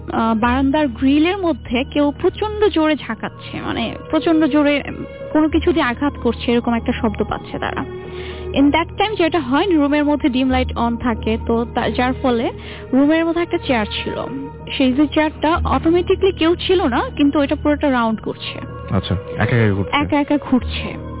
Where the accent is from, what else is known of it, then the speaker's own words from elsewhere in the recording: Narayanganj, Dhaka Division, Bangladesh; আমি তখন নারায়ণগঞ্জ ছিলাম আমার হোম টাউনের বাসায়।